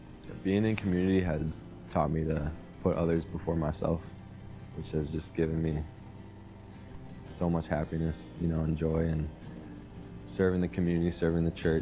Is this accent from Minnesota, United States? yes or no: yes; Minnesota, United States; I'm from Minnesota.